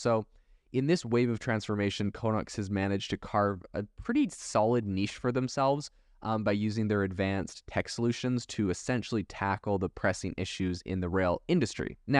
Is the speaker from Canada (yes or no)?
yes; Canada; growing up in Canada, we'd go on these really long road trips out into, you know, the middle of Canada